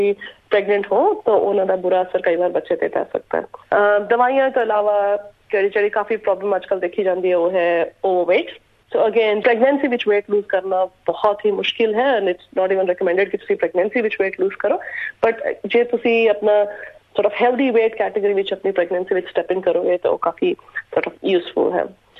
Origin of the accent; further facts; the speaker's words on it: Punjab, India; moved away as an adult; now in Melbourne, Australia; ਮੈਂ ਪਿੱਛੇ ਤੋਂ ਇੰਡੀਆ ਤੋਂ ਹਾਂ, ਪੰਜਾਬੀ ਹਾਂ ਬੇਸਿਕਲੀ, ਪਰ 9 ਸਾਲ ਪਹਿਲੇ ਅਸੀਂ ਇੱਥੇ ਆ ਗਏ ਸੀ, ਹੁਣ ਤੱਕ ਇੱਥੇ ਹੀ ਹਾਂ। ਸੋ ਮੈਂ ਇੱਥੋਂ ਆਪਣੇ ਹਸਬੈਂਡ ਨਾਲ ਮੂਵ ਕੀਤੀ ਹੈ, ਪਿਛਲੇ 9 ਸਾਲ ਤੋਂ ਇੱਥੇ ਮੈਲਬਰਨ ਵਿੱਚ ਬੇਸਡ ਹਾਂ।